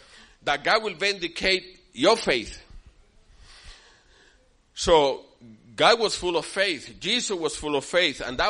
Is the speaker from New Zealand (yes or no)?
no; Puerto Rico; So when I came from Puerto Rico, that's when I started asking you guys, if you have an urgent need, come.